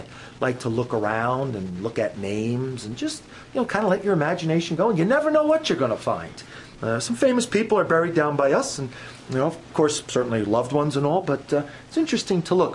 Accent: United States; I'm from America, and you know, we love the Wesleys, and we sing their hymns

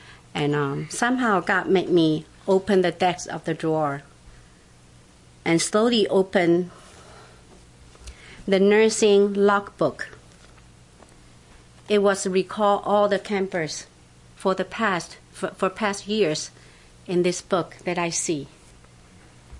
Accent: Taiwan; now in New Jersey, United States; I'm from New Jersey, but I was born and raised in Taiwan. I'm in the America probably 32 years already. More than a half of my life is in America, so I'm considered an American then.

